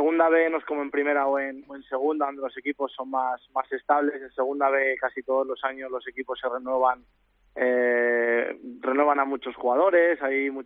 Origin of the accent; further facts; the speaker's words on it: Salamanca, Castile and León, Spain; a mí Salamanca en general siempre es mi tierra, siempre que tengo tiempo libre suelo ir a ver a todos mis amigos, a toda mi familia.